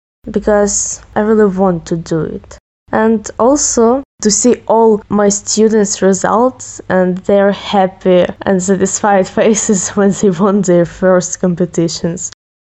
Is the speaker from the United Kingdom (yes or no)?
no; Ukraine; English is a second language; now in Bulgaria; I am 15. I am from Ukraine, but now I live in Bulgaria.